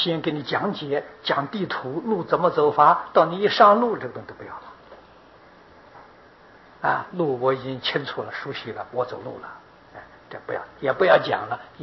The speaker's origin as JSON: {"language": "Chinese", "country": "Taiwan", "said": "那么今天在全世界比例当中，我们台湾人知道的是最多。台湾是宝岛啊"}